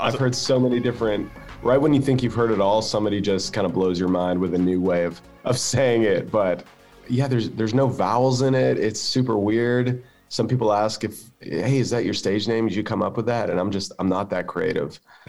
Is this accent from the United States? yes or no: no; Canada; Yeah. I mean, I'm Canadian